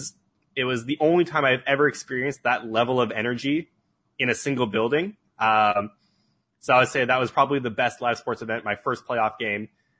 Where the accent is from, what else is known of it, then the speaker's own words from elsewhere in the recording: Ottawa, Ontario, Canada; born there; Well, I was born in Ottawa, Ontario, Canada.